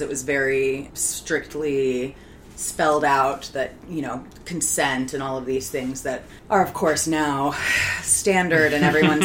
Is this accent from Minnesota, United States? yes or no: no; Kansas, United States; also born or lived in Kentucky / Memphis, United States / Florence, Italy / Ohio; I grew up in Kansas and Kentucky. I was born in Memphis, Tennessee. And when I was a junior in high school, we moved to Florence, Italy.